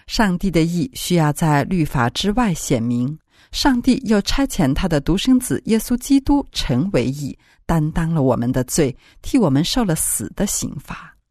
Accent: China; 我们中国人对义字的理解常常离不开义气二字

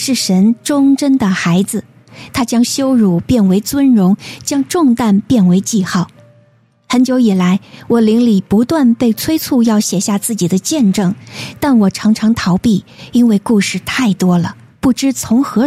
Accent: Southwest China, China; born there; 我出生在中国西南的一个省会城市

